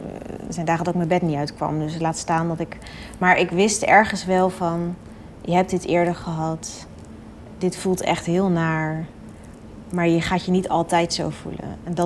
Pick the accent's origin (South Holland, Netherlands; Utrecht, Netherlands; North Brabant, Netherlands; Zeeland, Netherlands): South Holland, Netherlands; Rotterdam; ik denk toch ook wel een beetje als Rotterdammer van niet lullen maar poetsen.